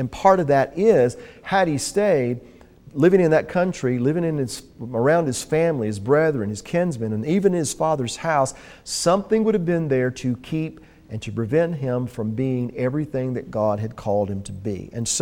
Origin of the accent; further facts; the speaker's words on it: the South, United States; I know I was raised in a certain culture. I was raised in the South, certain foods, certain ideas, certain mindsets.